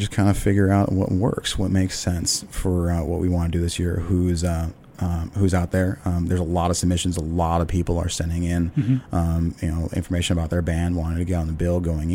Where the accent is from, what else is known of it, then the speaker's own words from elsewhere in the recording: East Coast, United States; I'm from the East Coast, and I don't get that. You don't have that out there.